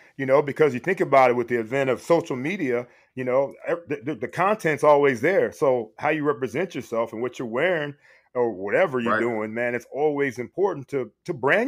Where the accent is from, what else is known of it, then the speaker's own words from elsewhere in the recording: Ohio, United States; I didn't leave, bro. I'm from Ohio, dog.